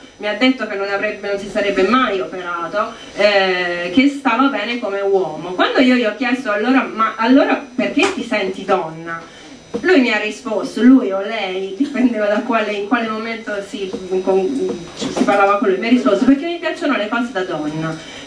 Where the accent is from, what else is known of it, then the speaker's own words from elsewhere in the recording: Altopascio, Tuscany, Italy; io sono di Altopascio, provincia di Lucca